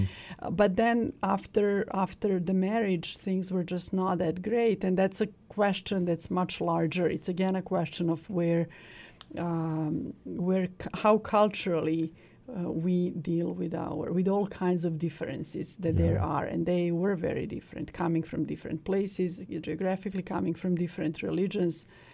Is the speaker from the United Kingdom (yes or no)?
no; Novi Sad, Vojvodina, Serbia; And in my hometown, Novi Sad, they're celebrating the 150th anniversary of the National Theater